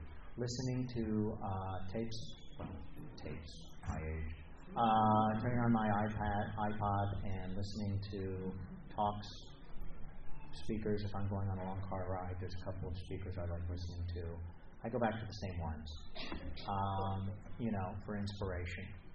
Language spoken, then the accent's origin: English; Washington, District of Columbia, United States; To me, I come from Washington, D.C., which was built on swampland.